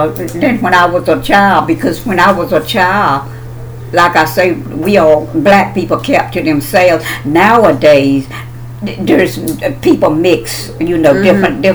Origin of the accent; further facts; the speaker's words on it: North Carolina, United States; born there; I was born in the South. Okay. We're at in the South. In North Carolina, in Washington County.